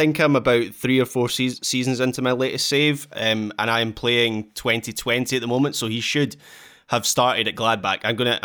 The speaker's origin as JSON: {"language": "English", "region": "Scotland", "country": "United Kingdom", "tie": "born or raised there", "said": "No, obviously my non-football athlete is Andy Murray, my absolute sporting hero from my hometown."}